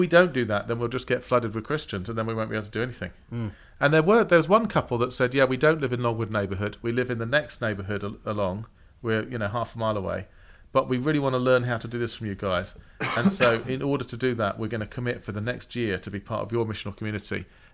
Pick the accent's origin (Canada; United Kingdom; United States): United Kingdom; England; for us, we're English.